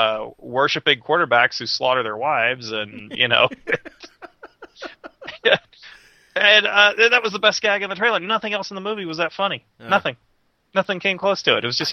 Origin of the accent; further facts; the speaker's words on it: Hollywood, California, United States; Growing up in Hollywood, nobody has anything nice to say about Warren Beatty.